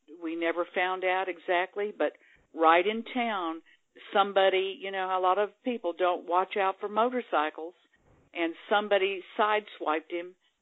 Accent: Rockport, United States; We grew up here in Rockport, David and I did.

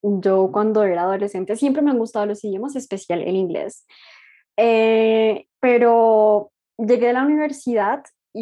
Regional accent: Bogotá, Colombia; also born or lived in Neiva; A ver, estoy viviendo en Bogotá, nací en Neiva, pero he crecido, o sea, siempre, casi toda mi vida acá en Bogotá.

